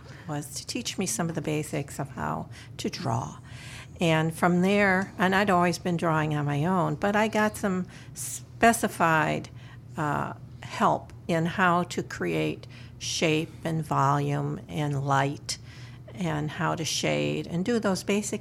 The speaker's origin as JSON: {"language": "English", "town": "Elmhurst", "region": "Illinois", "country": "United States", "tie": "born or raised there", "said": "Well, I grew up in the Chicago western suburbs and graduated high school from York High in Elmhurst, Illinois."}